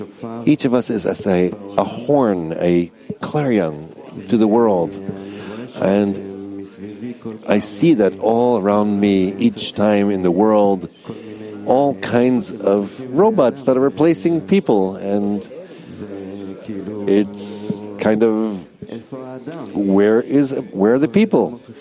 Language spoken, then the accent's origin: English; Petah Tikva, Central District, Israel; from Petah Tikva